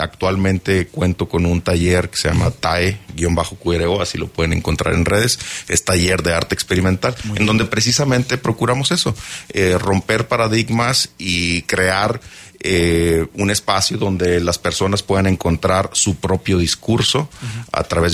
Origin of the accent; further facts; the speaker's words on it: Hermosillo, Sonora, Mexico; also born or lived in Agua Prieta; now in Querétaro, Mexico; Soy originario de Sonora, nací en Agua Prieta, Sonora, y viví 18 años en Hermosillo.